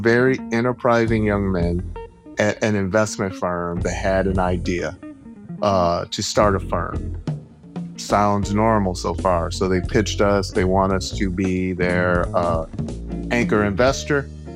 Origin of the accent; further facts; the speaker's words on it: Flint, Michigan, United States; Born and raised in Flint.